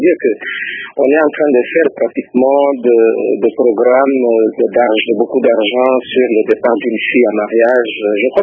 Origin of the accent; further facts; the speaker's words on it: Kasaï, DR Congo; moi je viens du Kassai, hein, dans le Kassai, la dot en général elle est déterminée.